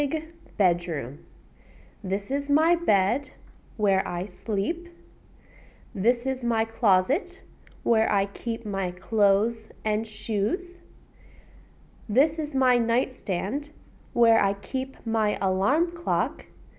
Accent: Michigan, United States; I am from the United States of America, from the state of Michigan.

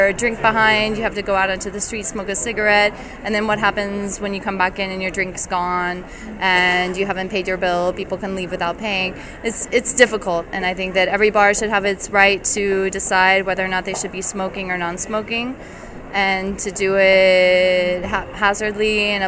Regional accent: United States; now in Spain; I'm an American living here in Spain

